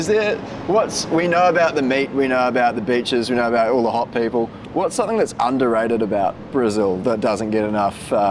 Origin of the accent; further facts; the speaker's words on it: England, United Kingdom; I'm English, someone help me.